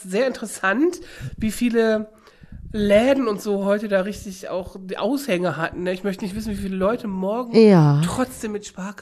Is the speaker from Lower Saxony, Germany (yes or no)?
yes; Lower Saxony, Germany; es sei denn, man kann hier sagen, ich bin Migrant, weil ich komme aus Niedersachsen.